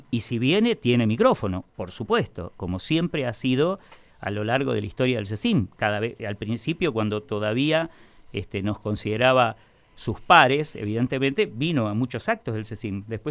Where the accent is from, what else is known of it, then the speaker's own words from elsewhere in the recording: La Plata, Buenos Aires Province, Argentina; Somos tan platenses como el intendente, ni más ni menos, tan platenses.